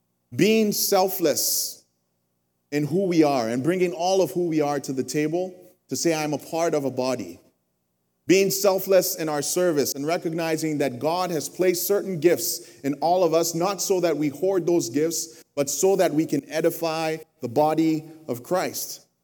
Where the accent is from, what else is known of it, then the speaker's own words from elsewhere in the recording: Nigeria; as a Nigerian growing up in Nigeria